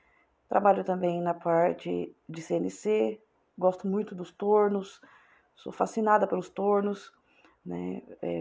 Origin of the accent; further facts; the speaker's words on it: São Paulo, Brazil; Nós somos aqui da Baixada Santista e trabalhamos em duas indústrias, em duas usinas